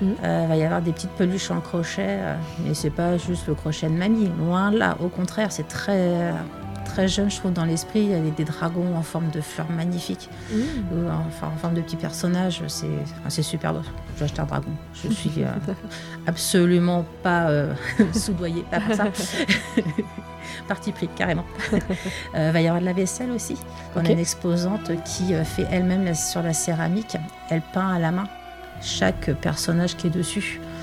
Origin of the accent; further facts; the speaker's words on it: Île-de-France, France; now in Orne, France; nous, à la base, on vient du 93, on vient d'Île-de-France, et on cherchait à déménager parce qu'on avait marre d'être là-bas